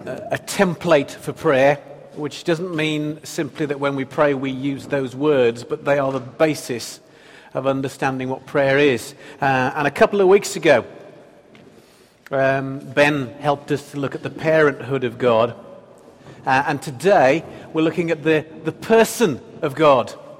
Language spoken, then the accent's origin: English; Dudley, West Midlands, United Kingdom; in my hometown of Dudley, which I had lived in for 29 years before Joe and I married